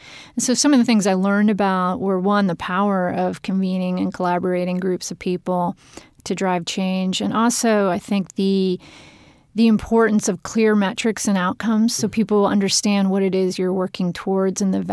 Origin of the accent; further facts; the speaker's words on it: Pennsylvania, United States; also born or lived in Washington, D.C., United States; and Pennsylvania is my home state. So it was fun going back. I'd been in D.C. for a long time.